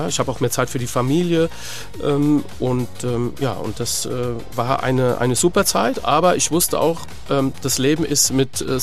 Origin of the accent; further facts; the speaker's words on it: Frankfurt, Hesse, Germany; Das ist als Frankfurter, das gehört einfach dazu und das esse ich auch sehr gern.